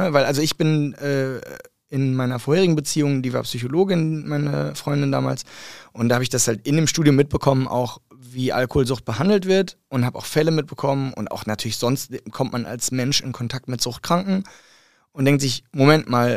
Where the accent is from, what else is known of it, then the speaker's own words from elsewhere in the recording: Dortmund, North Rhine-Westphalia, Germany; ich bin in Dortmund geboren und ich liebe die Stadt.